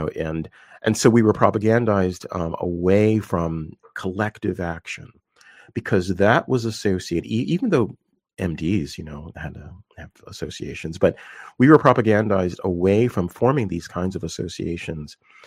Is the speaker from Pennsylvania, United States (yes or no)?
yes; Philadelphia, Pennsylvania, United States; I grew up in Philly. I knew what happened when there was a strike of the sanitation workers